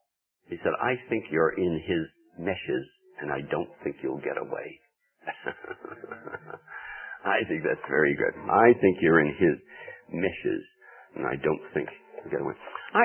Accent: New England, United States; Well, I'm not like that, I confess it. I come from New England. New Englanders don't do that.

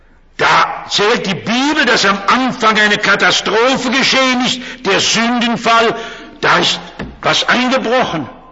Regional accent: North Rhine-Westphalia, Germany; Sehen Sie, ich komme aus dem Ruhrgebiet. Da gibt es Bergwerke.

